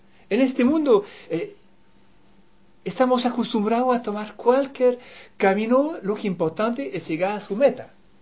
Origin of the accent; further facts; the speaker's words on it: Switzerland; En mi país somos los campeones del mundo de la diplomacia. Los suizos en Ginebra hay la ONU, la OPEP, toda la organización con 3, 4, 5 palabras están allá.